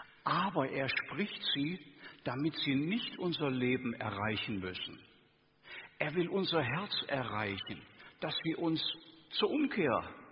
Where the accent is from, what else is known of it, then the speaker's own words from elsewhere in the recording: Lower Saxony, Germany; jetzt bringe ich ein Beispiel aus meiner Heimat, der Heide